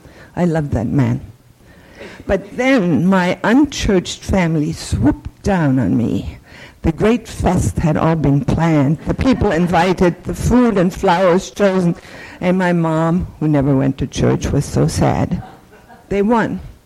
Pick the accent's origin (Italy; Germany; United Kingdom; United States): Germany; Berlin; I grew up in Berlin, Germany, a very sheltered and much loved only child. None of the members of my small family were churchgoers, nor were they religion bashers or atheists.